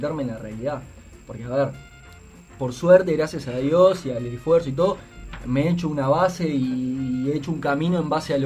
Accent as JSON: {"language": "Spanish", "region": "Montevideo", "country": "Uruguay", "said": "soy más de Montevideo que, no sé, viste, que el Faro de Punta Carreta"}